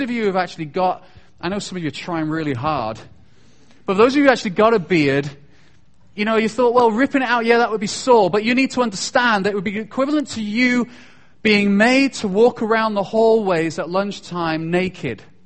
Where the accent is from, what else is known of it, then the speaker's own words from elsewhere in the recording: Chester, North West England, United Kingdom; I used to go to school in a place called Chester. It used to be called Deva. It was a Roman city. I used to walk on Roman walls to get to my school.